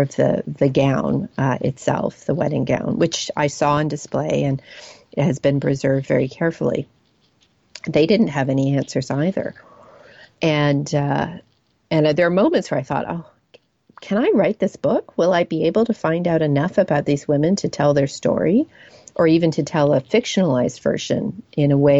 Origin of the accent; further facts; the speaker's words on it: Canada; that's me as a Canadian. You know, the Queen is our head of state in Canada, as she is in Britain.